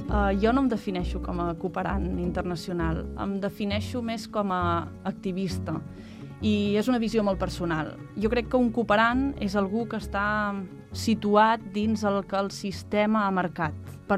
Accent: Taradell, Catalonia, Spain; tinc 31 anys, sóc de Taradell, i en aquests moments estic a punt de marxar de Catalunya per anar-me'n cap a Nicaragua

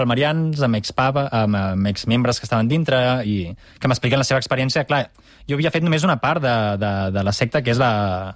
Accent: Andorra; Clar, com soc d'Andorra.

